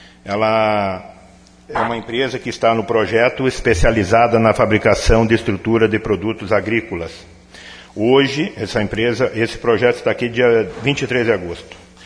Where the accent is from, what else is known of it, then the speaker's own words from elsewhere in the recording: Campestre, Brazil; minha terra natal, onde eu tenho o maior orgulho de pertencer ao meu Campestre.